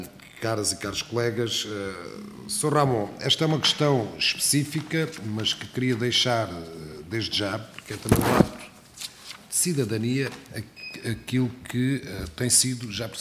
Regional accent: Alentejo, Portugal; Posso testemunhar porque já percebeu que sou alentejano também.

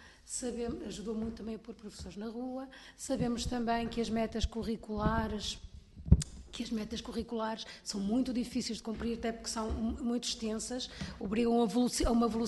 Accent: Norte, Portugal; no Norte, eu venho do Norte

